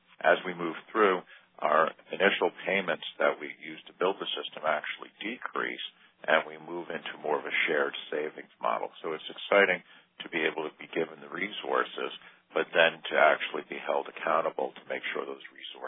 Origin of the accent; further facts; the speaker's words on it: Saugerties, New York, United States; I'm a physician from Saugerties, New York, about 100 miles north of New York City.